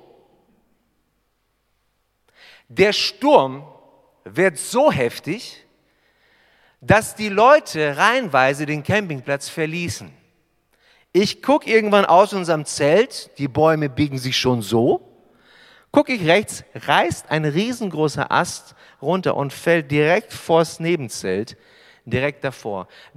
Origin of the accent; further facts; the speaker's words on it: Albershausen, Baden-Württemberg, Germany; Albershausen liegt bei Stuttgart. Wir kommen aus Albershausen, Göppingen, Stuttgart